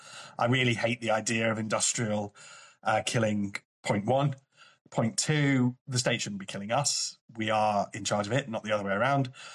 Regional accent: United Kingdom; In the old days, we used to stay quiet and sort of do that thing of being very British, of communicating without talking.

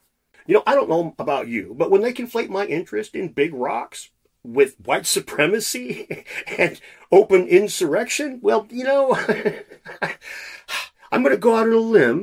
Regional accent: Washington, United States; They had here in my home state of Washington, over in Seattle, a big expensive chunk of town was taken over.

